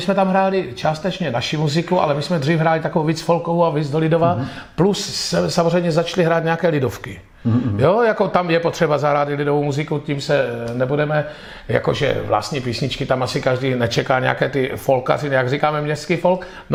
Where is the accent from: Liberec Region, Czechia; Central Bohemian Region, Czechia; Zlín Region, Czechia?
Zlín Region, Czechia; Vizovice; Já jsem z Vizovic, to je hlavní město slivice